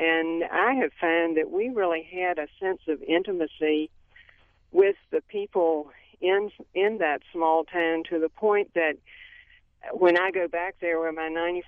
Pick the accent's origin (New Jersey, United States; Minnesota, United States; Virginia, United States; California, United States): Virginia, United States; Franklin; growing up in Franklin, Virginia, and went to the public high school and then to Hollins College and majored in English.